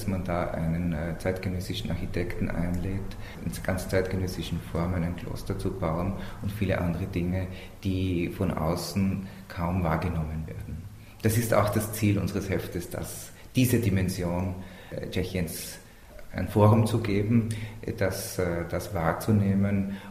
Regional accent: Austria; Ich kenne eine ähnliche Diskussion, die zurzeit in meinem Heimatland Österreich gelaufen ist.

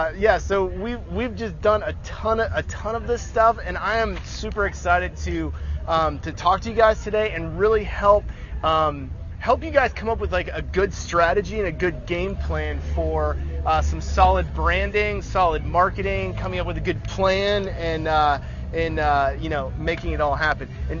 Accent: Ohio, United States; I'm actually from Ohio, near Cleveland, Ohio.

